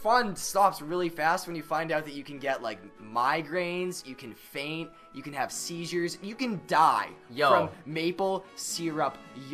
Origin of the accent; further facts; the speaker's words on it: Massachusetts, United States; We're from Massachusetts, Central Mass. Like, everybody skis around here.